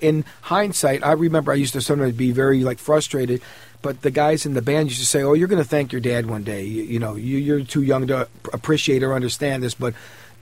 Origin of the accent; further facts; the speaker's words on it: Cleveland, Ohio, United States; A lot of kids I grew up with back in Cleveland, they remember.